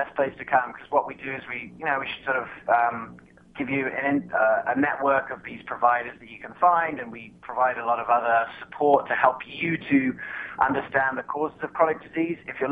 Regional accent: England, United Kingdom; also born or lived in Colorado, United States / South Africa; I was born in Colorado, but I grew up in England and South Africa. My parents are South African. I grew up in England.

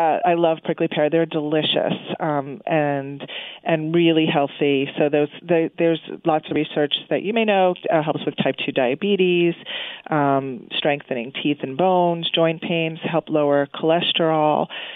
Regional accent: Florida, United States; I grew up in Florida, and we used to have aloe growing all over the place.

